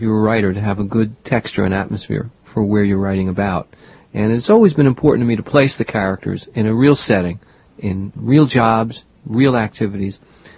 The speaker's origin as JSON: {"language": "English", "town": "Bronx", "region": "New York", "country": "United States", "tie": "born or raised there", "said": "I did, yes. I grew up in the Bronx and really haven't lived in many places. In some sense, I'm a real local guy."}